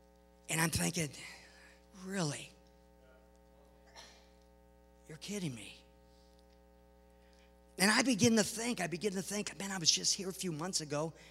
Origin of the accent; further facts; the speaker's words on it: Long Beach, California, United States; I grew up in Long Beach. And I can remember in Long Beach, I can remember where we would leave our bedroom windows open at night when we went to bed.